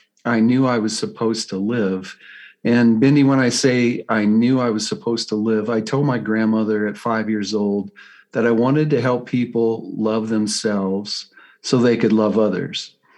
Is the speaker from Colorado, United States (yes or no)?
yes; Colorado, United States; I'm from Colorado, USA.